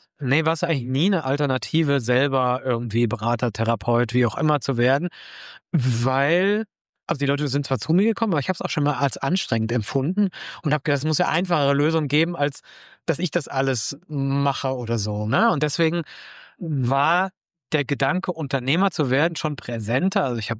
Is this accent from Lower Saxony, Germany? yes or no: no; Cologne, North Rhine-Westphalia, Germany; Ich komme aus Köln, bin 36 Jahre alt